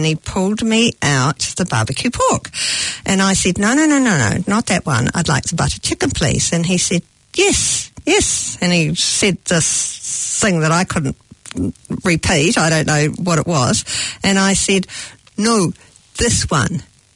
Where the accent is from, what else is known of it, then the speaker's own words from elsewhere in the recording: New Zealand; I'm so Kiwi in so many ways, but I have travelled so much, you know.